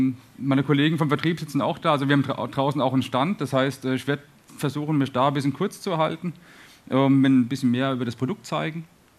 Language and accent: German; Darmstadt, Hesse, Germany; willkommen auch von mir in meiner Heimatstadt Darmstadt.